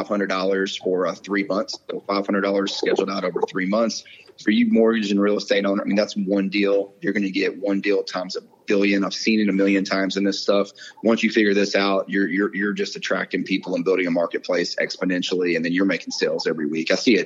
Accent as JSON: {"language": "English", "region": "Kentucky", "country": "United States", "said": "Like, I'm begging him, like I said, because I'm from Kentucky. I have VAs or have veterans in my family that I want to get to Alex."}